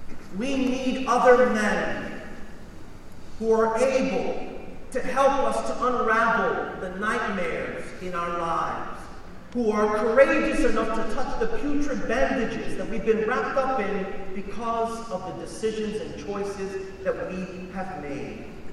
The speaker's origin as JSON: {"language": "English", "town": "Brooklyn", "region": "New York", "country": "United States", "said": "I'm from Brooklyn, by the way, so I have the authority to do this."}